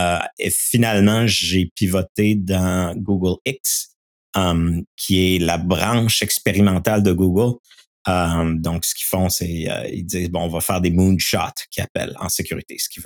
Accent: Quebec City, Quebec, Canada; also born or lived in Victoria, Canada; je viens de la ville de Québec, mais j'ai étudié à l'Université de Victoria en Colombie-Britannique.

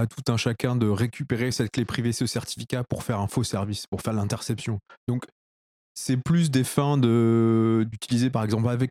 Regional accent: France; il faut dire qu'on est français

